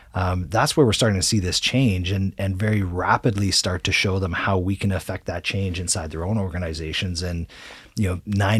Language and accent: English; Toronto, Ontario, Canada; I'm a Canadian, like I said, you know, born and raised here in Toronto.